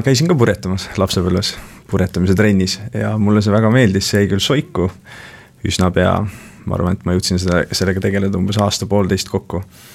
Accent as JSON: {"language": "Estonian", "region": "Saare County", "country": "Estonia", "tie": "born there", "said": "mina sündisin Saaremaal."}